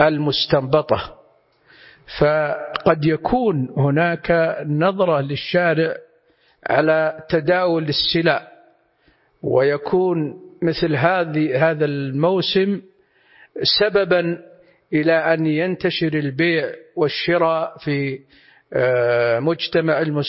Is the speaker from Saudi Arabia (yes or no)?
yes; Saudi Arabia; كما يكون عندنا في المملكة العربية السعودية الأرز هو المقتات المعهود